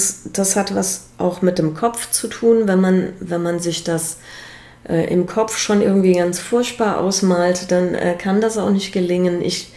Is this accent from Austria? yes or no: no; Appenheim, Rhineland-Palatinate, Germany; born or raised there